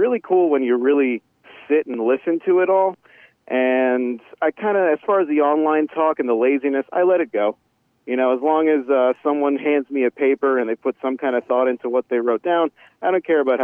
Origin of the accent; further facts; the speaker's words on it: New York City, New York, United States; I'm from Queens, New York City, sir.